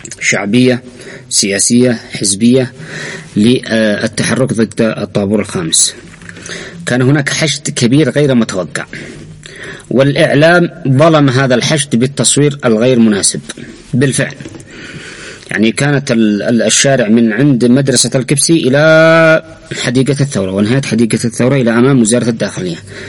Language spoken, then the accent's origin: Arabic; Yemen; وقال لك أنهم بيجوا يحاربوا عندنا في اليمن.